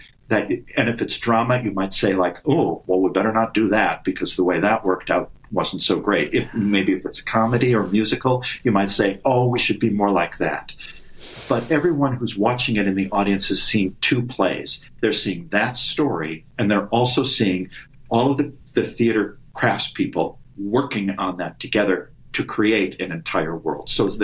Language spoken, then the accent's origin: English; Antwerp, Flanders, Belgium; I grew up actually in Antwerp, Belgium, close by. I studied German.